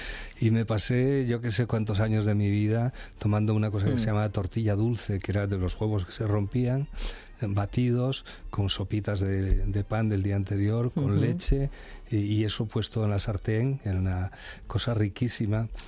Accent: Mieres, Asturias, Spain; moved away; Pero yo cuando salí de Mieres, yo creí que el mundo de la gastronomía se reducía al pote y a la fabada y a los frisuelos, como mucho, ¿no?

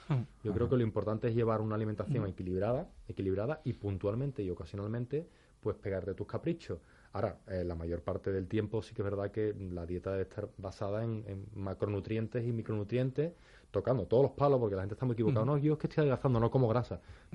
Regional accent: Seville, Andalusia, Spain; Yo soy de Sevilla

